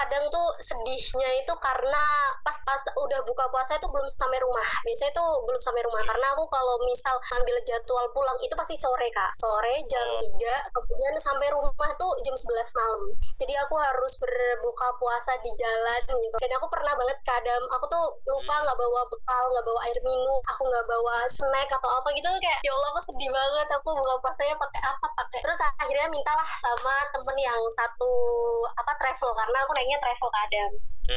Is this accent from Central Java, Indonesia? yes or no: yes; Central Java, Indonesia; Aku aslinya Jawa Tengah, jadi kalau semisal udah minggu terakhir nih hamin 5 gitu tuh, aku tuh udah siap-siap buat mau pulang kampung gitu.